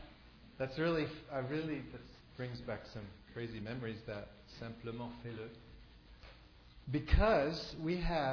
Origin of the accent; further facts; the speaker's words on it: Nigeria; I was born and raised in Nigeria, West Africa. My parents were missionaries there for 40 years.